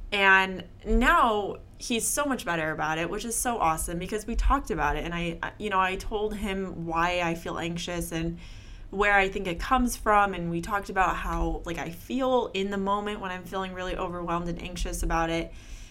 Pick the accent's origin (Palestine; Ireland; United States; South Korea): United States; Seattle, Washington; moved away as an adult; I grew up in Seattle, for those of you that didn't know that, and so it rains pretty much year-round there.